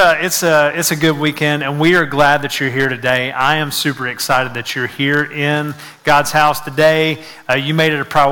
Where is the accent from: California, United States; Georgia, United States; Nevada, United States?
Georgia, United States; Conyers; There was bumper stickers in our hometown, or in my hometown and around the area, that said, Conyers, Georgia, eat, sleep, and see Mary.